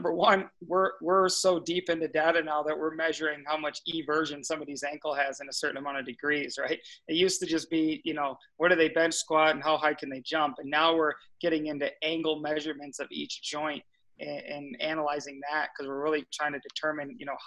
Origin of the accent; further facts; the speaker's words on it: Michigan, United States; I grew up in Michigan, so I'm new to the Wisconsin area.